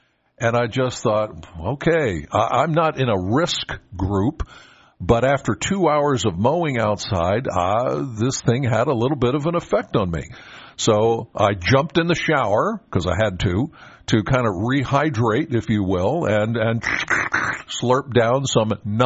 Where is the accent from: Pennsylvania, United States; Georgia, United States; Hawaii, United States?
Pennsylvania, United States; Penns Valley; Now, granted, I'm from Penns Valley, so the fairgrounds are not far from where I live.